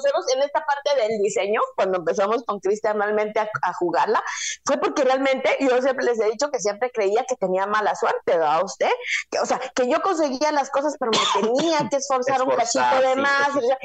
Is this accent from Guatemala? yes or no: yes; Guatemala; otra vez como guatemaltecos nos unamos